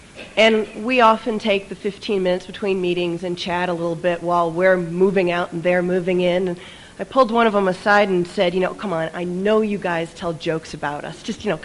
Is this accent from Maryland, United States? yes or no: no; San Francisco, California, United States; I'm a grateful Al-Anon. And I'm from San Francisco, California.